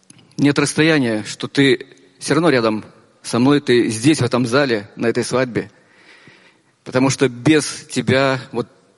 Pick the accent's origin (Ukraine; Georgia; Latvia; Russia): Latvia; Я приехал из Латвии.